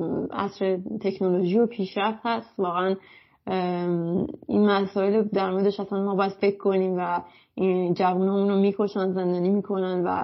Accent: Iran; moved away; واسه من از ایران خارج شدم اومدم اینجا و دیگه این چیزها رو نمیبینم

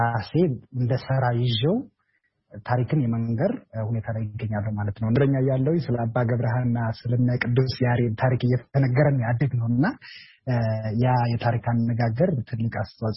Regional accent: Amhara, Ethiopia; ያደኩት በሰሜን ማውንቴን በሰሜን ተራራዎች ብሔራዊ ፓርክ ውስጥ ነው ራስ ዳሽን አካባቢ ማለት ነው ወደ ጎንደር ጋ በልጅነቴ በጎች እየጠበኩ ከበጎች ጋር እየተጫወቱ

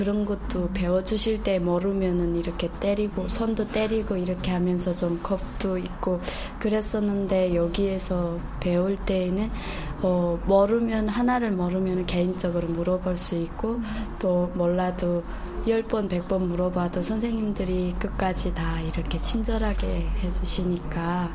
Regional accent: North Korea; moved away as an adult

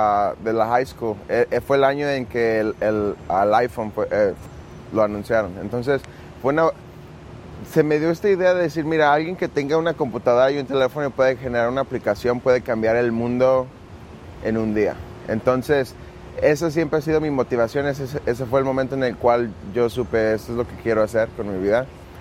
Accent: Guadalajara, Jalisco, Mexico; Nací en Guadalajara y crecí ahí.

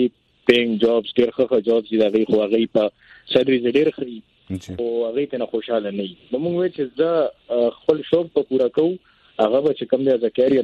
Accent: Peshawar, Khyber Pakhtunkhwa, Pakistan; زه بیسیکلی د پېښور اوسیدونکی یم

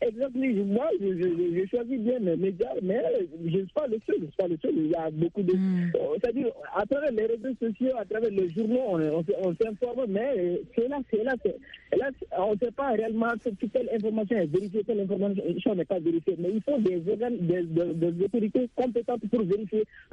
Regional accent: Bamako, Mali; Par exemple, je suis malien, je suis à Bamako.

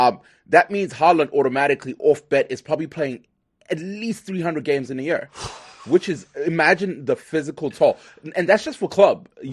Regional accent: Zimbabwe; I'll mention my home country, Zimbabwe.

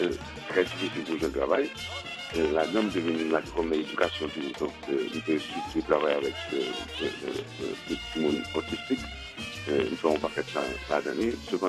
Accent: Haiti; Donc, bon, en tant qu'haïtien, moi qui aime mon matin

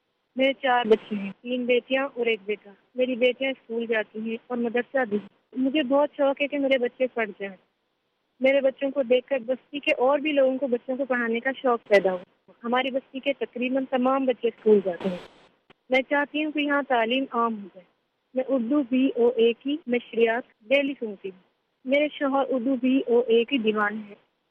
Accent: Karachi, Sindh, Pakistan; میرا تعلق کراچی سے ہے. ہم پانچ بہن بھائی تھے, ابو ایک ٹیکسی ڈرائیور تھے

